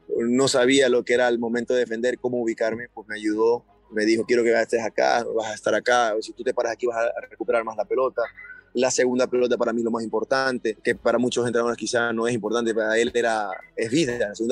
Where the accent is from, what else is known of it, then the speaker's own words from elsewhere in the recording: Ecuador; soy más ecuatoriano que cualquiera